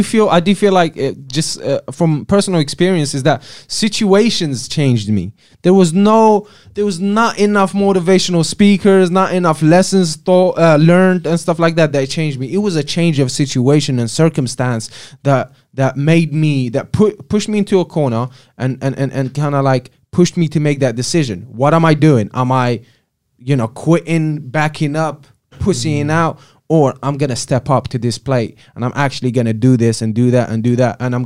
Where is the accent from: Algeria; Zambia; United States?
Algeria; I grew up in Algeria, North Africa.